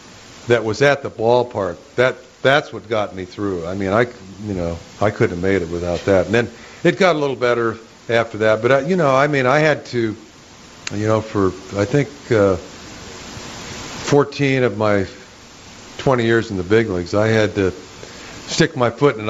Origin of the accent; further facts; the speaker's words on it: Boise, Idaho, United States; I'll give it a shot in Boise